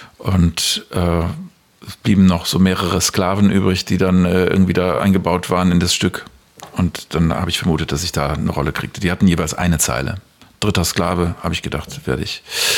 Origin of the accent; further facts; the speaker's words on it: England, United Kingdom; Ich hatte auf jeden Fall in meiner Kindheit in England Masern.